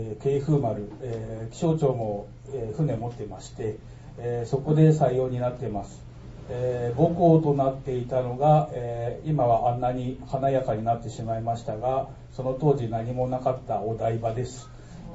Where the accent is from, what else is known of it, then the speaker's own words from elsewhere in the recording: Chiba, Japan; now in Toyama, Japan; 私は、昭和47年生まれ、51歳です。千葉県出身です。